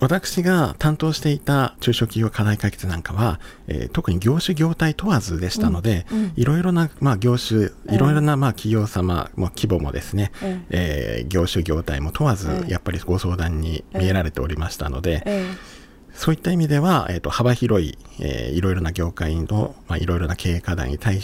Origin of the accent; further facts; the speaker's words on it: Chiba, Japan; moved away as an adult; 私の出身は、千葉でございまして、はい、千葉県出身で、高校卒業まではずっと千葉県におりました。